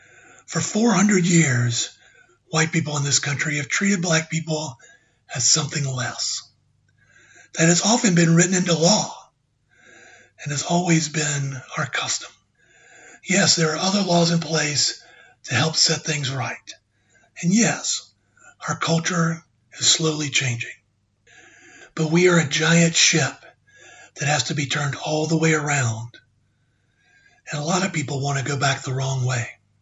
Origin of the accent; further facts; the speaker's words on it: Brunswick, Georgia, United States; A few months ago in my hometown of Brunswick, Georgia, a young Black man named Ahmaud Arbery was shot to death by two white vigilantes.